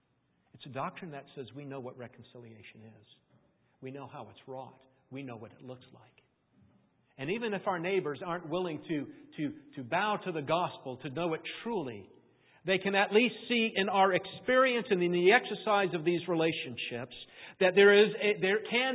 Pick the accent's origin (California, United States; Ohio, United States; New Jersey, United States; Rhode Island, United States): Rhode Island, United States; I grew up in Rhode Island. There was the French-Canadian church. There was the Irish church.